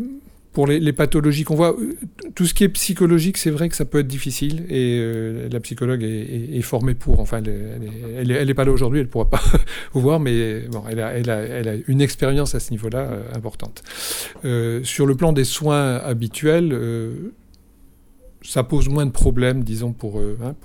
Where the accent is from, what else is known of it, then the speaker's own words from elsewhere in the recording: Morocco; je viens du Maroc, enfin, voilà, avec des ancêtres qui sont passés par... qui venaient aussi de France, d'Espagne, d'Algérie.